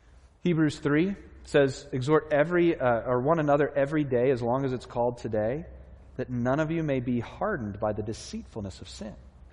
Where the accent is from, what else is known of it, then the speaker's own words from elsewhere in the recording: Virginia Beach, Virginia, United States; I grew up in Virginia Beach, as I've told you before, and we used to go to the beach.